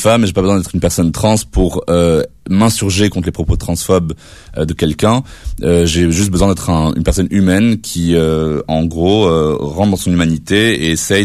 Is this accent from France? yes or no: no; Morocco; je suis né et j'ai été élevé dans l'islam. J'ai grandi au Maroc, j'ai été nourri d'une double culture franco-marocaine.